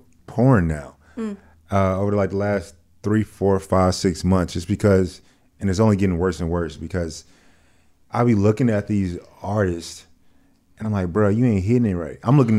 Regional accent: Dallas, Texas, United States; I'm from Dallas.

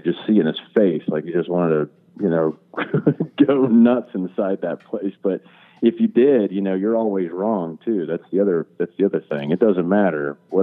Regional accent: Abqaiq, Eastern Province, Saudi Arabia; well, I grew up in Abqaiq.

